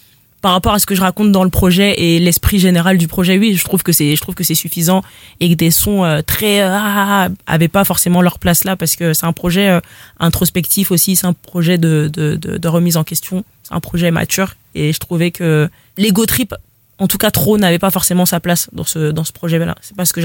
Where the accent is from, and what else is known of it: Lille, Hauts-de-France, France; born or raised there